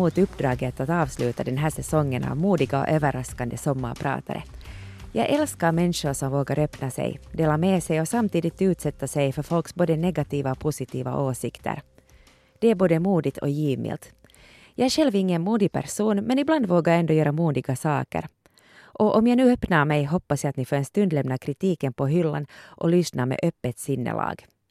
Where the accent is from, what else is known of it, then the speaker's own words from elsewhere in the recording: Porvoo, Uusimaa, Finland; Jag kommer från Borgo men har studerat i Åbo och är filosofiemagister.